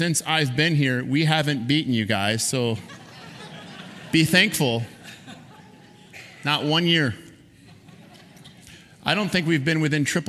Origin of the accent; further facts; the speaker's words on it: Michigan, United States; Most of you know that I was born and raised in Michigan, so no booing.